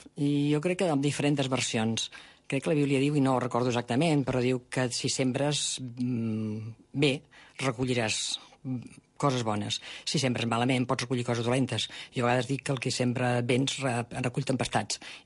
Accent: Barcelona, Catalonia, Spain; Jo vaig néixer a Barcelona, vaig viure justament al cor de Barcelona, a la Roda Universitat, anava a col·legi de la plaça Universitat, i els meus records d'infància són aquests, la Roda Universitat, la plaça Universitat, el carrer Pelai...

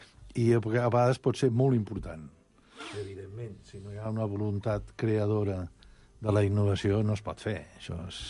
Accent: Lleida, Catalonia, Spain; jo recordo, jo soc de Lleida

